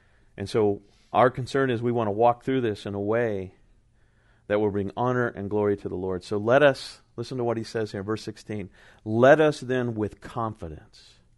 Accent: California, United States; moved away; as growing up in California, barbecue is a verb, right? But then I moved to the South, and barbecue is a noun

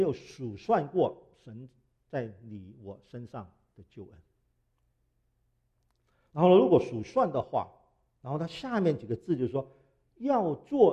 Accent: Hong Kong; 那大家都知道我是香港来的，是南方人

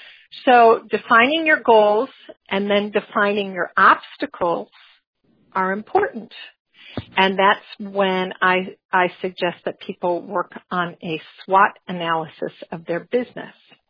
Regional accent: Chicago, Illinois, United States; and I'm from Chicago

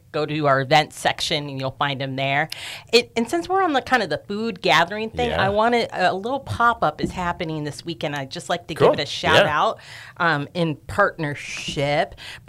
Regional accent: the South, United States; because I grew up in the South, so cornbread we had like every night

